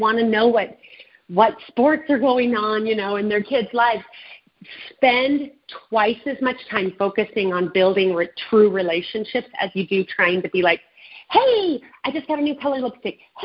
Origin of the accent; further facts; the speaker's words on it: St. Louis, Missouri, United States; now in Utah, United States; I grew up in St. Louis. I haven't lived there for 30 years. I've been in school or working in Utah